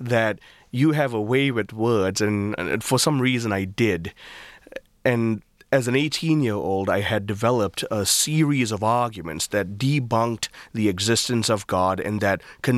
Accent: Kuala Lumpur, Malaysia; growing up in Kuala Lumpur is like growing up in New York. And it's a developed area of the world. And very urban, very fast-paced.

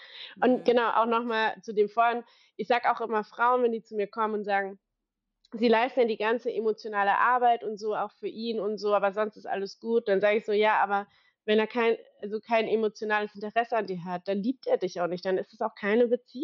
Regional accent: Ludwigshafen am Rhein, Rhineland-Palatinate, Germany; ich komme eigentlich aus Ludwigshafen am Rhein, sagt dir vielleicht nichts

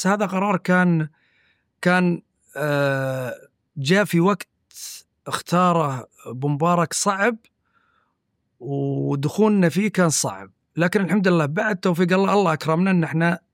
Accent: Bahrain; لكن مجمل الأمر البحرين ديرتي وهلي

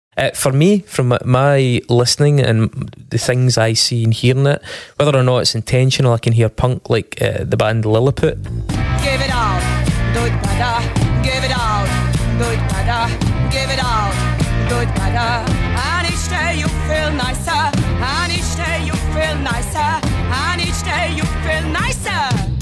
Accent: Scotland, United Kingdom; accent: Scottish; Sorry, my Scottish accent getting

